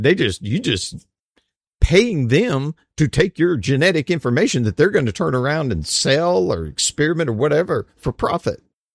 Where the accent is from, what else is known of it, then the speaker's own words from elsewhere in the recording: United States; you know, I have some Irish heritage along with other stuff, but, you know, it doesn't mean I'm Irish.